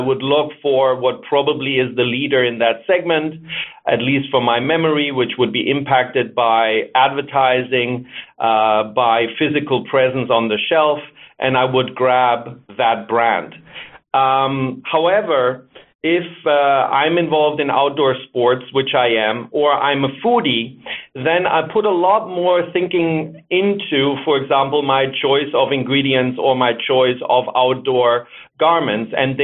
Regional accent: Germany; accent: German; English is a second language; So I'm German, as you can hear from my accent. And Uber in German means above and beyond.

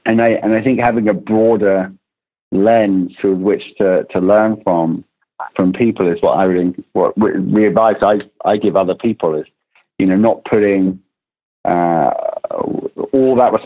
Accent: England, United Kingdom; moved away as an adult; now in United States; I'm English, and, you know, I've lived in America since my mid-20s

